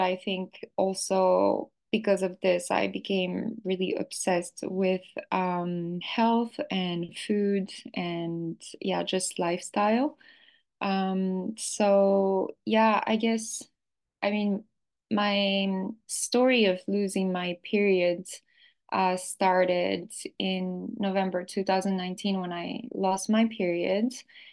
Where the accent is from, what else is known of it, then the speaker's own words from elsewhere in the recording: France; But when I grew up, so I grew up in France, and I just remember when I was very, very young, I think I was maybe around 6 or 7 years old